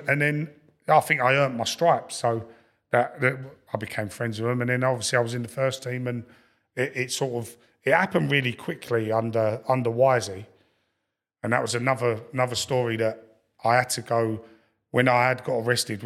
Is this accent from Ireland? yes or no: no; Lewisham, London, United Kingdom; I grew up in Lewisham, so I used to go to Millwall as a kid.